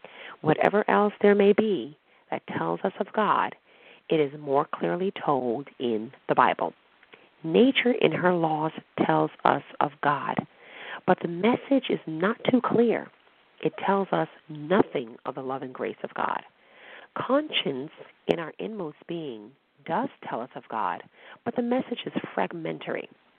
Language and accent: English; New York City, New York, United States; I'm from New York City and wasn't born in an apartment building.